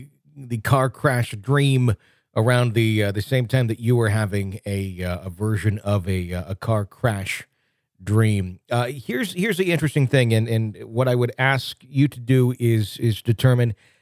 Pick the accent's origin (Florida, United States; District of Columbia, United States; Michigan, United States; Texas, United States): Texas, United States; Garland; born or raised there